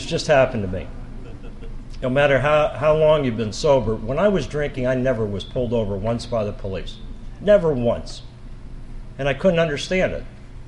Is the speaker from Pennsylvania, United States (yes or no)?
yes; Erie, Pennsylvania, United States; I was born and raised here in Erie, Pennsylvania, and I have been blessed my whole life.